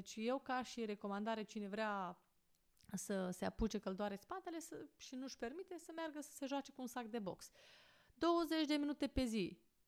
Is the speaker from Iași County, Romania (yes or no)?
no; Rădăuți, Suceava County, Romania; în Rădăuți, de unde sunt eu, este unul dintre cele mai mari cluburi de tir cu arcul din țară